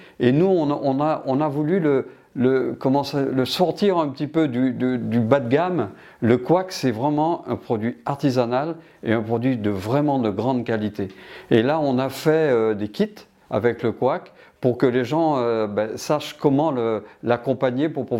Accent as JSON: {"language": "French", "country": "Martinique", "lives_now": "French Guiana", "said": "moi je suis de l'outre-mer, c'est-à-dire que je suis martiniquais, mais ça fait 40 ans que je vis en Guyane. Ma vie est en Guyane, mes enfants sont nés en Guyane, ma famille, mes amis sont en Guyane."}